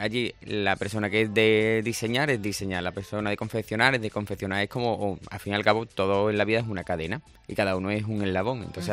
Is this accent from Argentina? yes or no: no; Andalusia, Spain; es súper nervioso porque soy el primer andaluz invitado